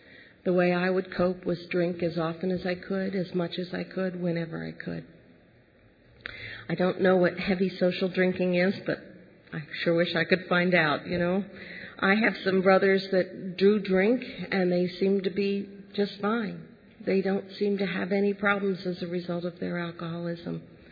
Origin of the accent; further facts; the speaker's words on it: Pennsylvania, United States; now in California, United States; I'm the third of four children, and we were born and raised in Pennsylvania, and three of them live in Texas, and I live in California.